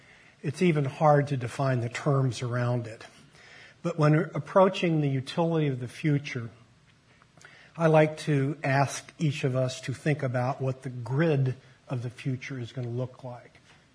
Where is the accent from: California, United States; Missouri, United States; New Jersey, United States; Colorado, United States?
Colorado, United States; Denver; Let me begin by saying I acknowledge that I'm from Denver, Colorado.